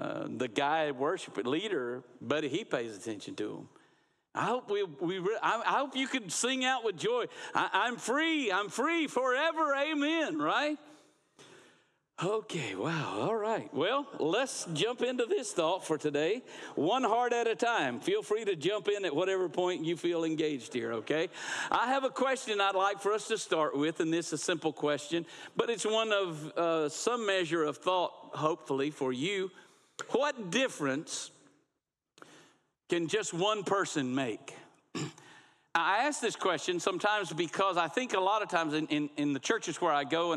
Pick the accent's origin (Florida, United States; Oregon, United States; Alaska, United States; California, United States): Florida, United States; Niceville; Becky and I grew up in Niceville